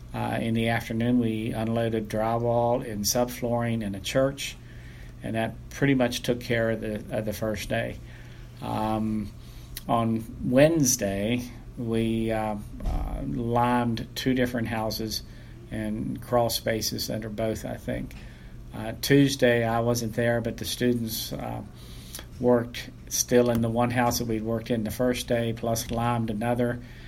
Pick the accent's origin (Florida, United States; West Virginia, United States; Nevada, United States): West Virginia, United States; White Sulphur Springs; Well, White Sulphur Springs is my hometown, and knowing some of the folks that are still there, I felt that I wanted to help them out if they were involved in the disaster area.